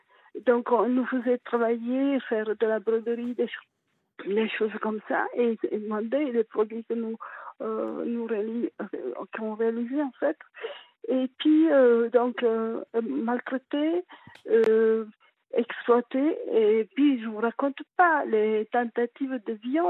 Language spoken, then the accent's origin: French; Italy; j'ai 50 ans et je suis italienne. 60, pardon.